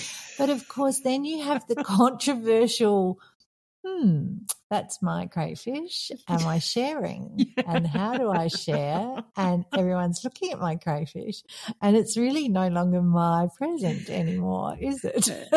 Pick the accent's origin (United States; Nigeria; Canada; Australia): Australia; now in Qatar; I'm an Aussie based here in Qatar